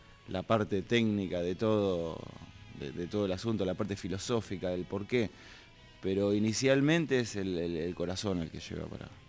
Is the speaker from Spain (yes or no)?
no; Buenos Aires, Argentina; mayormente abarco tango por una cuestión de que yo soy de acá de Buenos Aires.